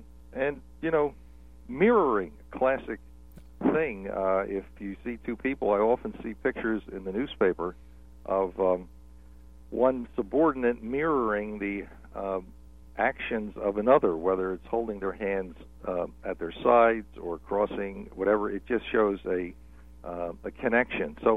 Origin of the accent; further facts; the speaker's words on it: Philadelphia, Pennsylvania, United States; And so I think as a boy growing up in Philadelphia, watching my mother and dad, who were deaf, communicate quickly with each other